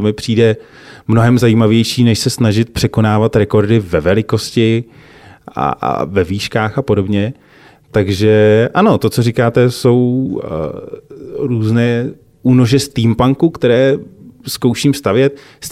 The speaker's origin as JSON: {"language": "Czech", "town": "Plzeň", "region": "Plzeň Region", "country": "Czechia", "said": "jako Plzeňák jsem postavil třeba chrám svatého Bartoloměje podle reality"}